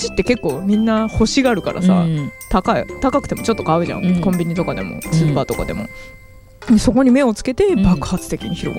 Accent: Nara, Japan; 私奈良出身なんですけど

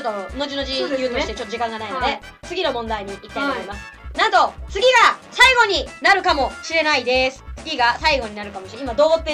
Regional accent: Hirosaki, Aomori, Japan; 出た、私の出身地。弘前城を聞くと

